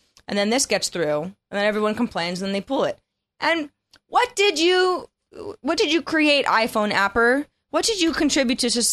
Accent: Sebastopol, California, United States; I'm from Sebastopol.

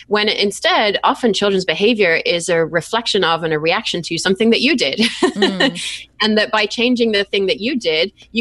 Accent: England, United Kingdom; I grew up in England

